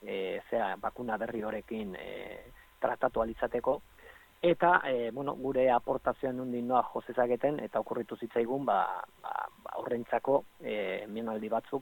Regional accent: Tolosa, Basque Country, Spain; ni Tolosarra naiz.

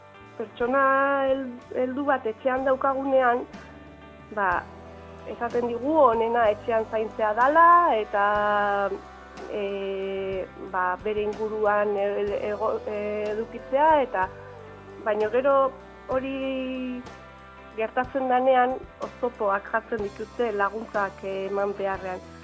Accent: Gabiria, Basque Country, Spain; Baztarrikan jaio nintzen eta bertan bizi naiz.

